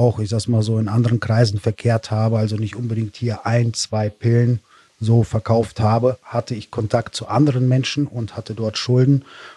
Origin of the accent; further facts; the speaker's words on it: Russia; Mich erstmal orientieren, dann als, ich sag's mal so, als Russe in dem Sinne dann auch dort bei den Russen irgendwie anzukommen